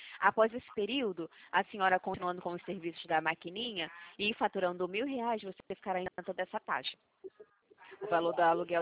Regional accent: Rio de Janeiro, Brazil; eu sou do Rio de Janeiro

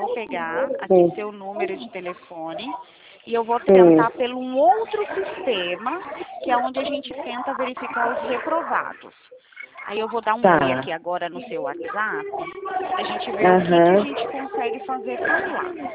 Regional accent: Camamu, Bahia, Brazil; also born or lived in Piauí; É, eu sou lá do interior, lá dos Cumbuco da Bahia.

